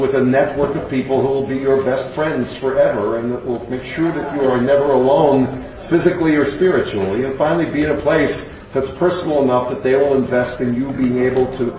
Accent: Yonkers, New York, United States; I grew up in Yonkers, New York.

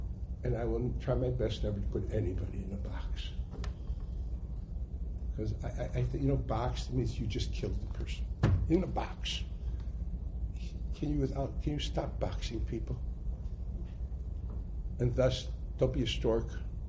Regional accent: United States; When I was a kid growing up in America, and they were bringing back the boxes from Vietnam

